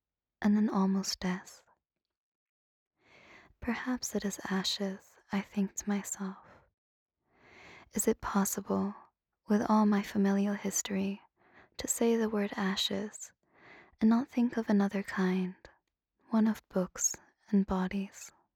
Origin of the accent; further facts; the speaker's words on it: Israel; a list of little and large nudges I have felt over the years and growing up in Israel to think as a collective Israeli body.